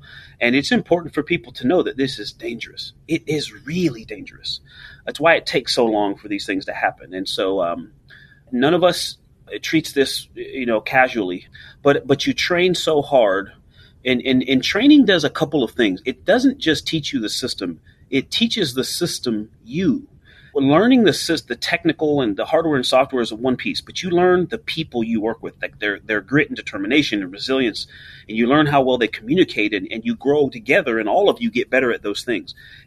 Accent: California, United States; It's made in California. I'm from California. It's been great for creating jobs in my home state.

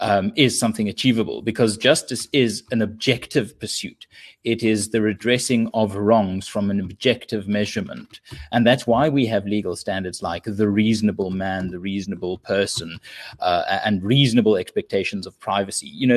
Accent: South Africa; So that's the irritation, just as a South African, to think like, really, is this the way to go about it?

